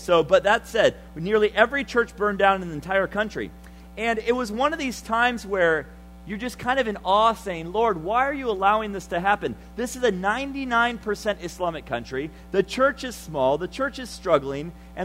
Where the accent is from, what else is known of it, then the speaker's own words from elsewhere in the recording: Senegal; Growing up in Senegal, they had this terrible game that they used to play called folion.